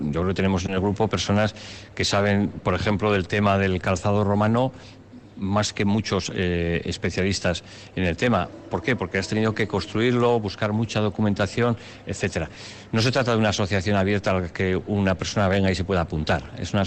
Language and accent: Spanish; Vitoria, Basque Country, Spain; Nosotros somos de Vitoria